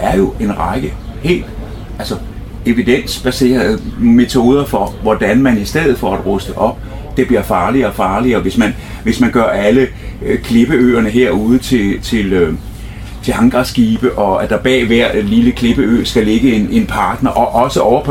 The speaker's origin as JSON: {"language": "Danish", "region": "Capital Region of Denmark", "country": "Denmark", "said": "Jeg kommer fra Bornholm"}